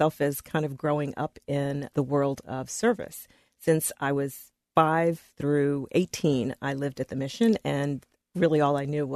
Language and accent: English; Philadelphia, Pennsylvania, United States; I grew up in, it was an unusual situation. My father and my parents were missionaries to this country from Jamaica